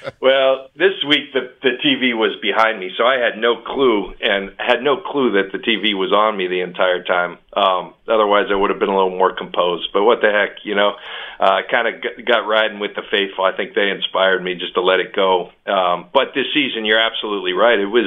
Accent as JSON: {"language": "English", "town": "San Diego", "region": "California", "country": "United States", "tie": "born or raised there", "said": "we'd go to San Diego, my hometown, and the Bronco fans would be all over."}